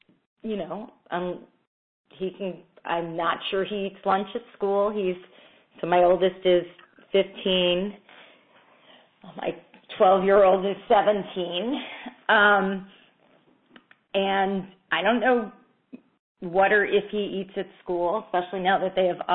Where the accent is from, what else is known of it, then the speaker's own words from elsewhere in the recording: Poughkeepsie, New York, United States; Oh, I'm from Poughkeepsie, so I don't have to quite be that bad.